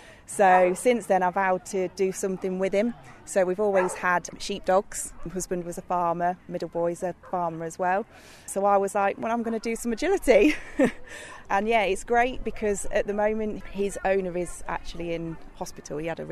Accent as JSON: {"language": "English", "town": "Oakham", "region": "East Midlands", "country": "United Kingdom", "said": "I'm from Oakham."}